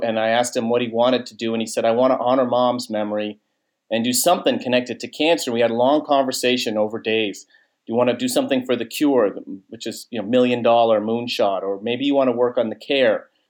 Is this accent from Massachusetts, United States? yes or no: yes; Boston, Massachusetts, United States; I'm from Boston, so the movie Jaws kind of, I remember that.